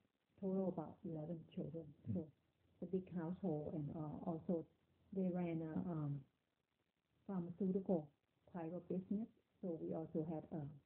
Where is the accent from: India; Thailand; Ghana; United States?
Thailand; From Thailand.